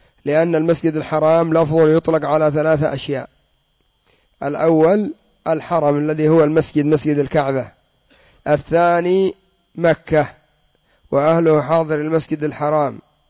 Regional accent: Yemen; وكان عندنا في اليمن مصنع لكن دمره الله

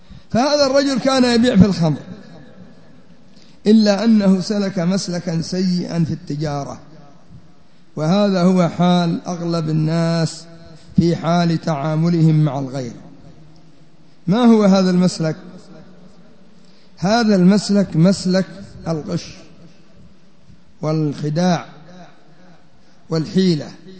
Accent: Yemen; حتى المثل عندنا في اليمن يقول لك: ما كان في الماء راح في الماء

